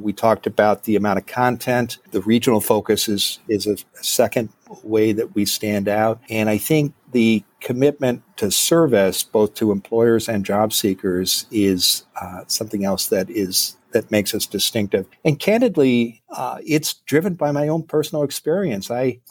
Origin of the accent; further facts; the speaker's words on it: Iowa, United States; I share Midwestern roots. I grew up in Iowa, so I know at fundamentally you are okay